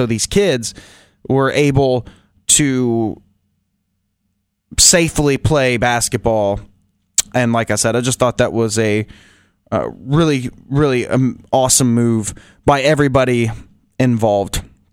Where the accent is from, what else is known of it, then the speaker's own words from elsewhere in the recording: Kentucky, United States; as a person growing up in Central Kentucky, that I was really pulling for the Central Kentucky teams